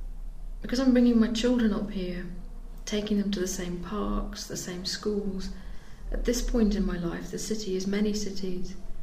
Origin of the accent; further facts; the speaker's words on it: Liverpool, North West England, United Kingdom; also born or lived in North Wales / London; I was born in Liverpool, and apart from two periods when I lived in North Wales and lived in London, I've always lived here.